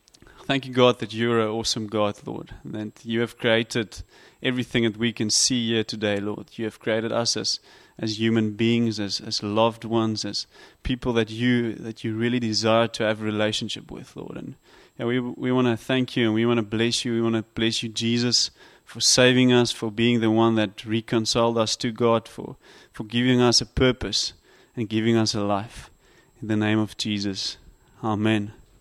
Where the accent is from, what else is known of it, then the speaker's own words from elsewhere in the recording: Stellenbosch, Western Cape, South Africa; I'm from Stellenbosch. I work there with the students